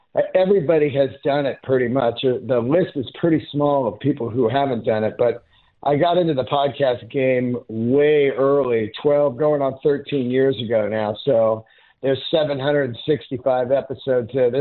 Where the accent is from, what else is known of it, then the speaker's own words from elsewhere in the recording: San Francisco, California, United States; Well, I grew up in San Francisco.